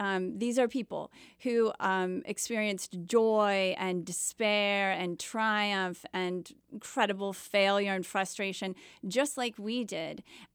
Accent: Ohio, United States; So I grew up in a little town in Ohio.

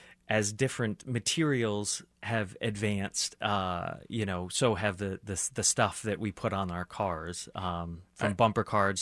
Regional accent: United States; as an American, bumper stickers are kind of part of the sort of collective consciousness

